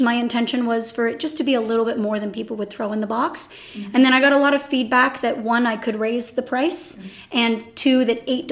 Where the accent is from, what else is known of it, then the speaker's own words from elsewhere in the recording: Picton, Ontario, Canada; now in Belleville, Canada; I was born and raised in Picton. This is my hometown. My grandfather was a member of the Wellington Legion, which is why I donated to Wellington. I only moved to Belleville, actually, the year I started crocheting.